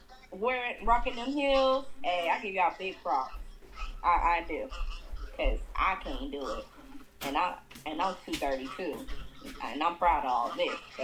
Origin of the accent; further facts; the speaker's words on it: Fayetteville, North Carolina, United States; If y'all don't know, that's Fayetteville. It's my hometown, so don't talk shit about it.